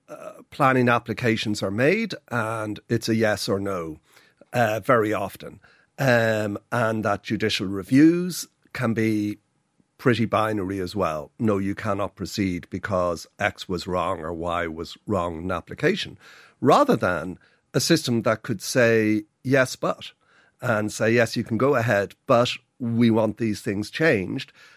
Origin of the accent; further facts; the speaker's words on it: Dundrum, County Dublin, Ireland; You know, I grew up in Dundrum. Dundrum is a really well-connected part of the city.